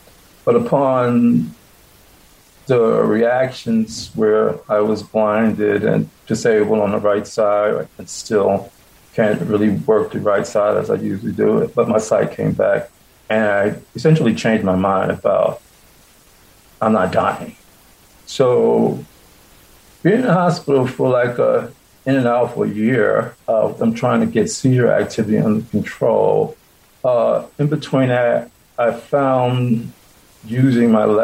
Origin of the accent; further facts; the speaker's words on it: Pennsylvania, United States; I grew up in Bartram Village. In the 70s, we moved there. And we lived on Bartram Drive.